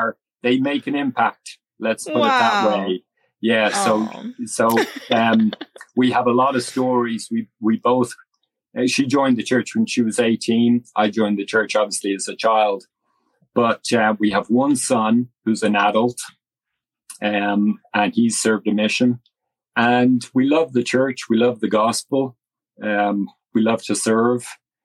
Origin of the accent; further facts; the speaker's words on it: Ireland; born there; I was born in 1973 in Ireland